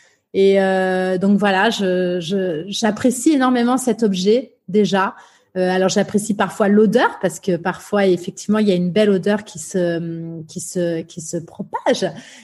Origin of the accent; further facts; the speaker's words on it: Limoges, Nouvelle-Aquitaine, France; J'ai grandi à la campagne. Je suis née à Limoges. Et donc, alors j'ai grandi à Limoges, notamment après j'ai déménagé parce que j'ai un père militaire qui a beaucoup bougé, qui a été muté dans différents endroits. Donc, voilà, j'ai vécu à Limoges, à Tours.